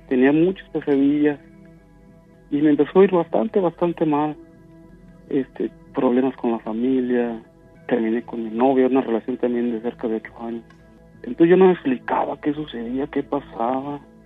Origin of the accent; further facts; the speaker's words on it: San Luis Potosí, Mexico; now in Kingston, United States; Ahorita estoy residiendo en Kingston, Texas, pero yo soy originario de San Luis Potosí.